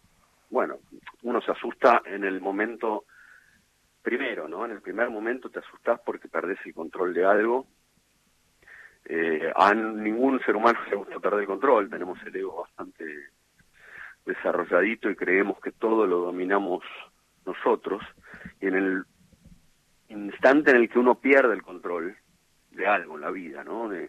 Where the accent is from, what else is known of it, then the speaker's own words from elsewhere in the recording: Buenos Aires, Argentina; yo como porteño, yo nací en Buenos Aires